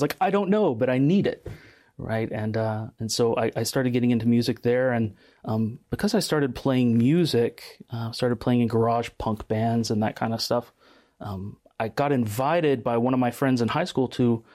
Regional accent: Madisonville, Tennessee, United States; I'm originally from Southeast Tennessee, rural area, Madisonville, Tennessee, that sort of area.

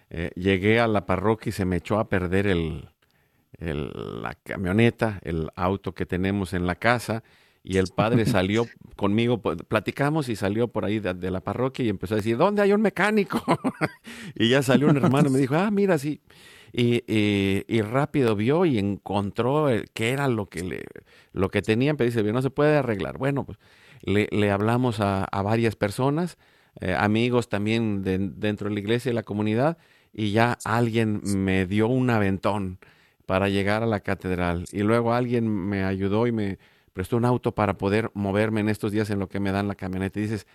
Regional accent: Coatzacoalcos, Veracruz, Mexico; also born or lived in Mexico City / Guadalajara / Yucatán; yo nací en la Ciudad de México, le platicaba, pero pues viví en el puerto de Veracruz, ahí vivió mi familia, en Coatzacoalcos, luego en Guadalajara, me casé y me fui a Yucatán

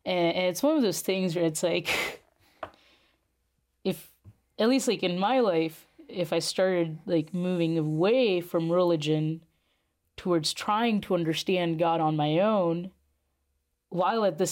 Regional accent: New Delhi, Delhi, India; moved away as an adult; Well, so I was born in New Delhi, India. I lived there for the first 18 years of my life. My entire family is still there.

